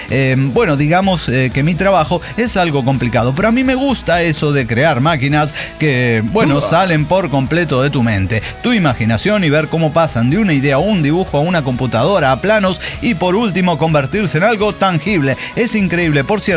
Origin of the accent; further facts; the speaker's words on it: Izúcar de Matamoros, Puebla, Mexico; yo soy de Izúcar de Matamoros.